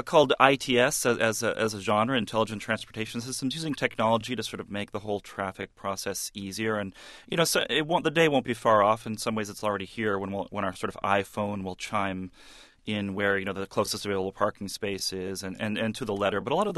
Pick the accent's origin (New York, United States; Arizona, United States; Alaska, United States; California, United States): New York, United States; New York City; Yes, which is already sort of easy as a New Yorker because, you know, New Yorkers, we are a minority, the car-owning New Yorker.